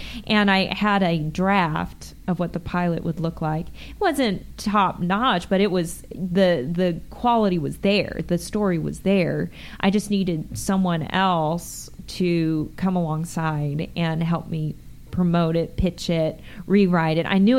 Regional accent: West Texas, Texas, United States; I was raised in West Texas. You got this accent

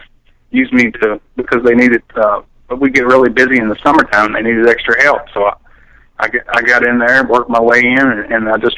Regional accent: Eminence, United States; Yeah, I grew up in Eminence. I'm from there originally, and I went to Eminence High School.

